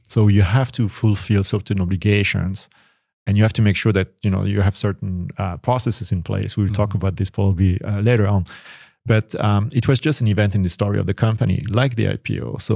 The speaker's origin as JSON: {"language": "English", "country": "Germany", "tie": "born or raised there", "said": "French by nationality, but I've been growing up in Germany a lot. So I consider myself as a half German, half French. My way of working is very German."}